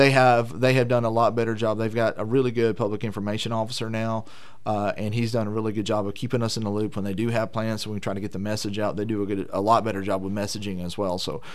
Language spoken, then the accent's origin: English; Somerdale, Alabama, United States; I've lived my entire life in Baldwin County. I grew up in Somerdale. I went to school at Foley. Married my high school sweetheart.